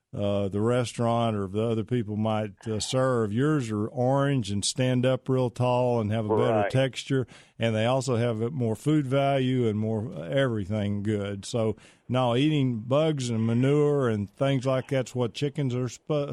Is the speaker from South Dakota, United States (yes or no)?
no; Pittsburgh, Texas, United States; I'm from Pittsburgh, Texas, just down the road from you, Cal.